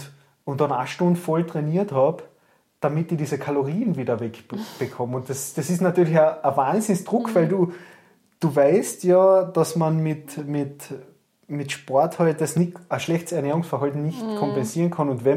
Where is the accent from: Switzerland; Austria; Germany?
Austria; Spittal an der Drau, Carinthia; Naja, ich bin ja ursprünglich Kärntner, wie man leicht hört. Und ja, ich bin aus Spital da, wo wir jetzt das Studio haben